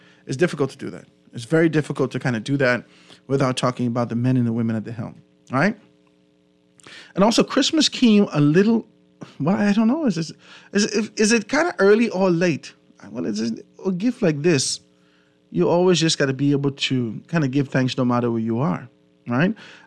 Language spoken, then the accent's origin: English; Grand Bahama, Bahamas; because I'm from Grand Bahama, and being able to see whether or not it's thriving and things happening in those particular areas